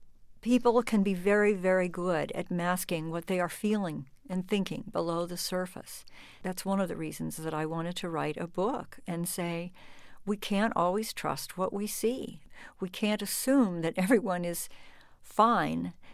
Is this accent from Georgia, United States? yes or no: no; Colorado, United States; Culturally, I come from Colorado.